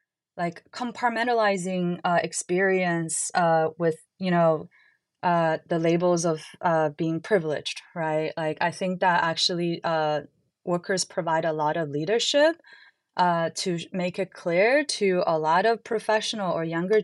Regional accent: China; now in United States; I'm also from China. I would describe myself as, I guess, like, you know, 1.5 generation or something here

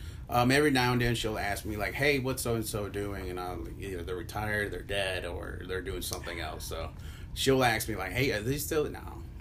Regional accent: Conroe, Texas, United States; I was born and raised in Conroe, Texas. I still live here. I'll probably end up dying here.

